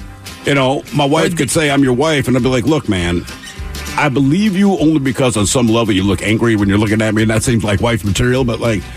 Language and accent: English; St. Louis, Missouri, United States; I love my hometown of St. Louis.